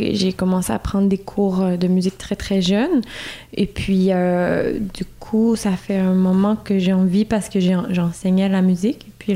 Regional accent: Quebec, Canada; Moi, je suis auteure-compositrice-interprète du Québec.

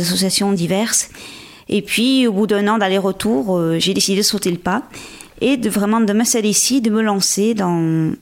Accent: Provence-Alpes-Côte d'Azur, France; now in Vendée, France; Alors, moi, je suis en Vendée depuis 4 ans maintenant. Je viens des Hautes-Alpes. À l'origine, et je suis venue là à la base pour un concert caritatif après la tempête Xynthia en 2010

